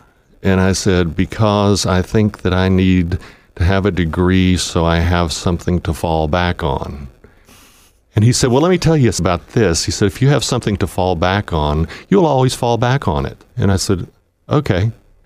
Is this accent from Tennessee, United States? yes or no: yes; East Ridge, Tennessee, United States; I grew up in Eastridge, but all of my relatives were in Appison. So we had that Appalachian mentality.